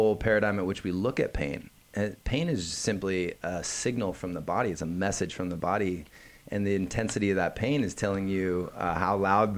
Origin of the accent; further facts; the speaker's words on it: North Bend, Washington, United States; I grew up in a little town called North Bend.